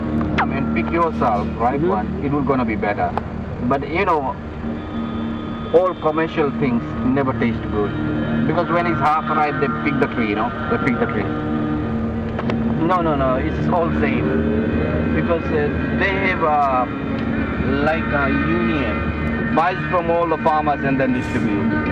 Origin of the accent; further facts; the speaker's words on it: Fiji; You know, I come from Fiji, it's a warm water, no?